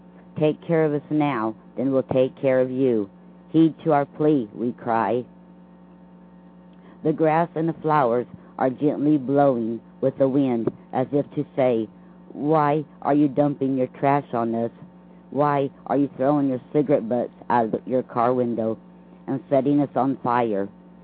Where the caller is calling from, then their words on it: Lake Wales, Florida, United States; from Lake Wells, Florida.